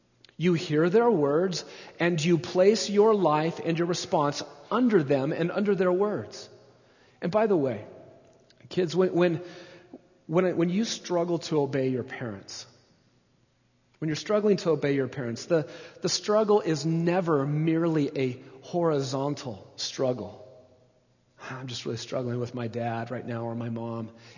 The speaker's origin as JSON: {"language": "English", "region": "Nebraska", "country": "United States", "tie": "born or raised there", "said": "Because I was born and raised in Nebraska."}